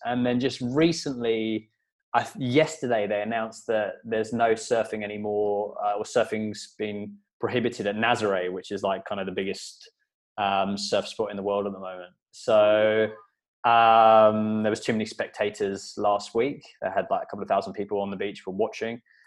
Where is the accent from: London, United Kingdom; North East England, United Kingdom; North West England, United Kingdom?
London, United Kingdom; also born or lived in Sydney, Australia; now in Portugal; I'm from London originally, and yeah. I was living over in Sydney for 7 years.